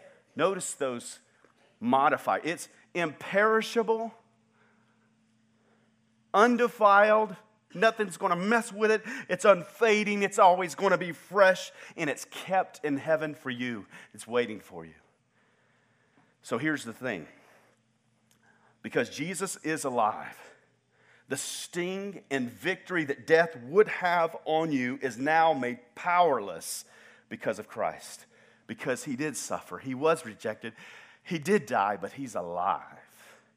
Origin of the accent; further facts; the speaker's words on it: North Augusta, South Carolina, United States; I was born back in Augusta, Georgia, in the CSRA, the Central Savannah River area. Wow. Let me get loose with you for a second. That's where I was born. In age five, we moved across the river into North Augusta, South Carolina, right across the river into Aiken County.